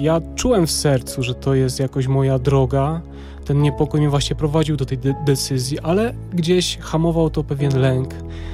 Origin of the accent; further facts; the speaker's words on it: Jasło, Subcarpathian Voivodeship, Poland; ja pochodzę z parafii świętego Antoniego w Jaśle na Podkarpaciu